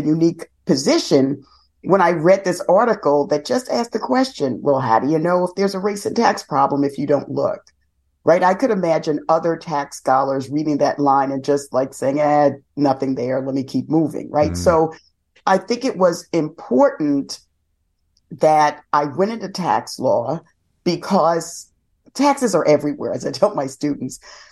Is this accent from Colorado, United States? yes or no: no; New York City, New York, United States; I grew up in the South Bronx. I deal a Black woman academic.